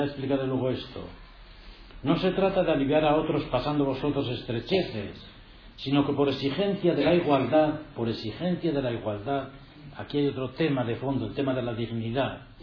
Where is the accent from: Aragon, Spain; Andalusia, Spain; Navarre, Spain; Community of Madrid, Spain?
Navarre, Spain; Villava; estoy bautizado en la iglesia de mi pueblo, en Villava, yo estoy bautizado ahí, soy cristiano, voy a misa, rezo, acepto la autoridad del Papa